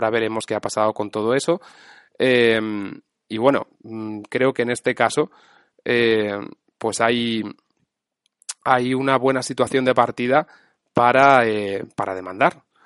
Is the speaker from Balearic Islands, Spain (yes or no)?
no; Ciudad Real, Castilla-La Mancha, Spain; hay audiencias provinciales como la de Ciudad Real, mi tierra